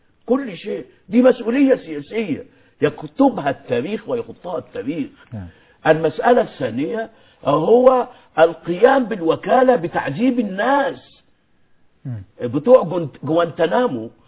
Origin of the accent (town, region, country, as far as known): Egypt